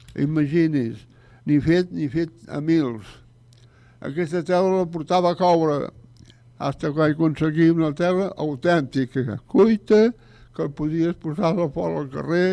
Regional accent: Tarragona, Catalonia, Spain; Jo també sóc de Tarragona, eh?

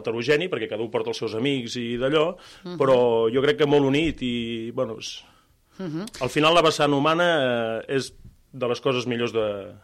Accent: Tarragona, Catalonia, Spain; Jo, de fet, conec a molts dels armats, perquè tots som de Tarragona.

